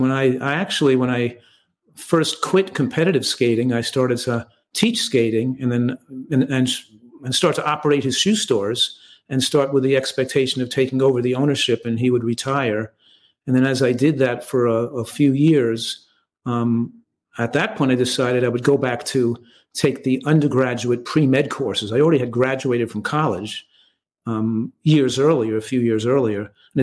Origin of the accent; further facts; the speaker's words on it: Yonkers, New York, United States; I grew up in Yonkers, New York.